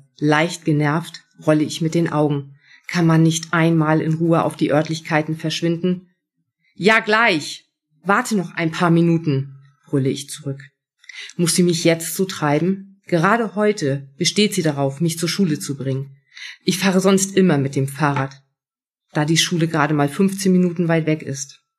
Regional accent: Schleswig-Holstein, Germany; moved away; Ich bin vor 22 Jahren von Schleswig-Holstein nach Niedersachsen gezogen, der Liebe willen. Aber das Meer und Schleswig-Holstein vermisse ich einfach unsagbar.

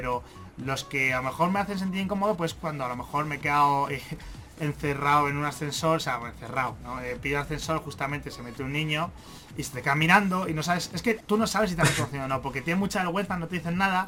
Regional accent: Spain; aunque somos españoles

